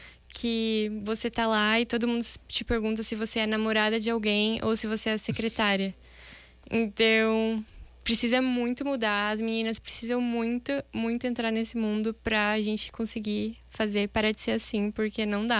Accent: São Paulo, Brazil; eu fiz escola técnica, que eu sou de São Paulo, e fiz técnico em meio ambiente.

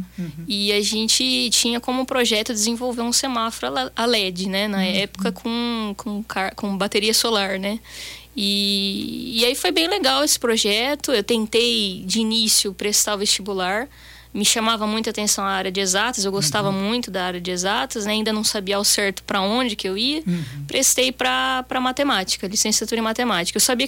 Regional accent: São Carlos, São Paulo, Brazil; Aqui de São Carlos, que eu sou daqui de São Carlos. Perfeito. Né? Nasci aqui, ainda não saí do ninho, né?

